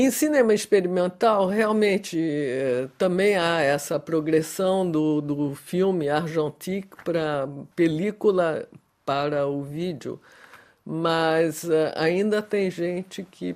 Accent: Brazil; Eu cresci no Brasil.

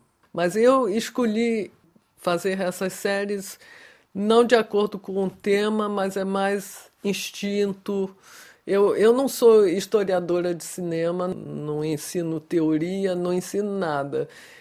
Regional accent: Brazil; Eu cresci no Brasil.

